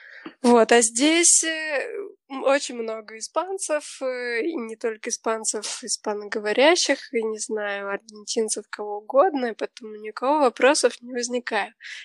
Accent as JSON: {"language": "Russian", "region": "Moscow", "country": "Russia", "said": "И когда я представлялась, или когда говорила, откуда я говорила, из Москвы"}